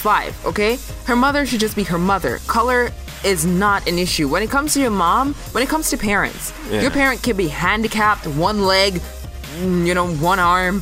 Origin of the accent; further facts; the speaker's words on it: Canada; our president, Obama, not our president, but the United States president, because we're Canadian.